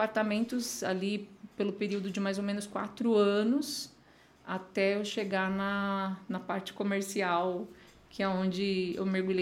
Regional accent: Osasco, São Paulo, Brazil; born there; Nasci em Osasco e moro em Osasco. Já morei em outros lugares, mas sou moradora de Osasco.

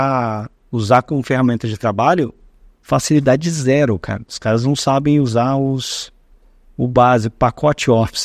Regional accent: Indaiatuba, São Paulo, Brazil; Eu sou daqui de Indaiatuba, né?

